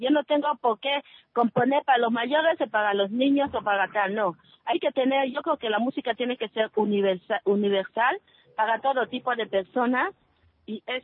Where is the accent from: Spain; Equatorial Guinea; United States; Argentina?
Equatorial Guinea; first language Bubi; Lo hacemos en español y en bubi también, porque ya sabes que yo, mi cultura, pues... Mi dialecto es el bubi.